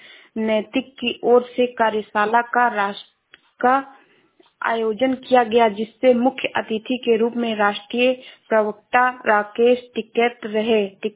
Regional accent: Uttar Pradesh, India; मैं जिला श्रावस्ती से हूँ।

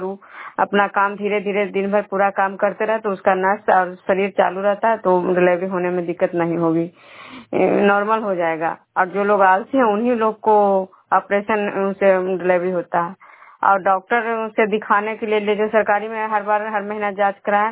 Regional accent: Bishnupur, Bihar, India; मैं बिष्णुपुर ग्राम खजरा पंचायत नालंदा जिला नहनोसा प्रखंड की निवासी हूँ।

